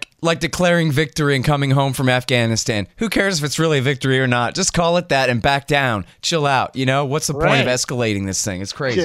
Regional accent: United States; I was raised in American public school

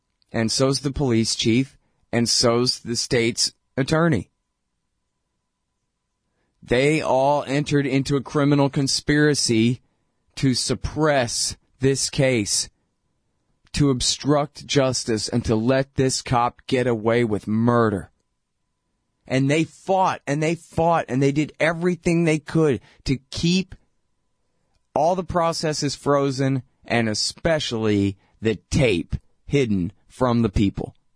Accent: Texas, United States; I'm from Texas. What do I know? It's a foreign country to me.

